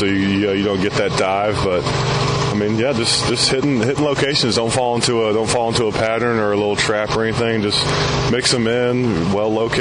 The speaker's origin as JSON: {"language": "English", "town": "Newnan", "region": "Georgia", "country": "United States", "tie": "born or raised there", "said": "Back in Georgia, back in my hometown, Noonan, Georgia."}